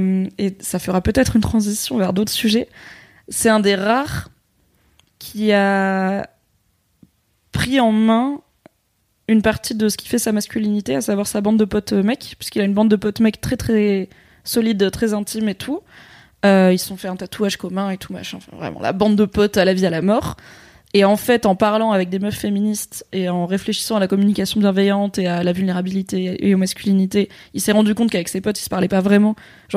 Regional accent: Morocco; Et en plus, moi, je suis marocaine.

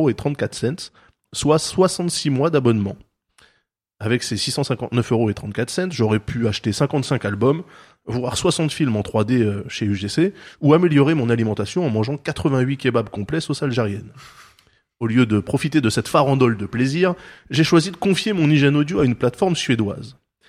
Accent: United States; French is a second language; Moi, je dis Tidal parce que je suis un Américain.

